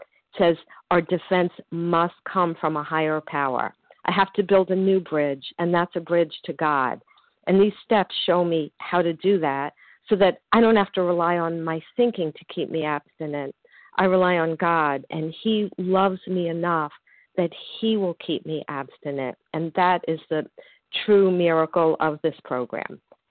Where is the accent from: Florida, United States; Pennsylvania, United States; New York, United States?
Florida, United States; Miami; I grew up in Miami, went to the beach a lot, got a really nasty sunburn a couple times.